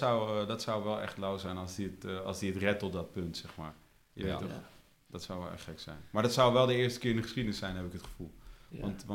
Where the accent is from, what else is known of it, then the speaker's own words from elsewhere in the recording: Netherlands; die waarderen het ook dat ik vertel dat ik uit Nederland kom.